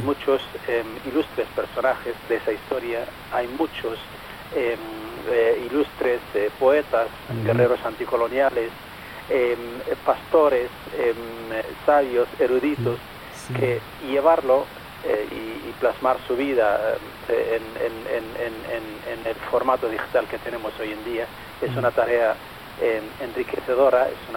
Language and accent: Spanish; Western Sahara; y yo como saharaui, entre bueno pues estos dos extraños a nuestra literatura